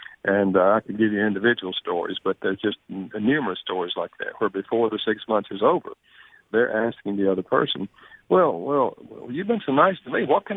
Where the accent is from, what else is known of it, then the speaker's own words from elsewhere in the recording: North Carolina, United States; North Carolina.